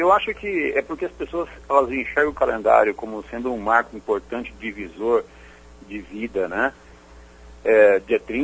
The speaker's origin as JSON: {"language": "Portuguese", "country": "Brazil", "said": "E isso é uma coisa que nós temos que aprender realmente ainda como brasileiros"}